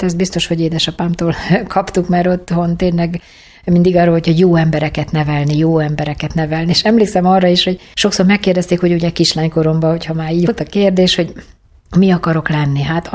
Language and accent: Hungarian; Pécs, Baranya, Hungary; nagyon vidám, nagyon szép gyerekkorom volt, tanárok a szüleim, Pécsett élünk, még most is, és tényleg pécsi vagyok.